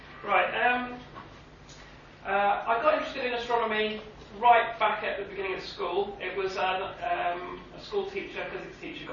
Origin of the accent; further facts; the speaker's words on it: Bristol, South West England, United Kingdom; I come from Bristol.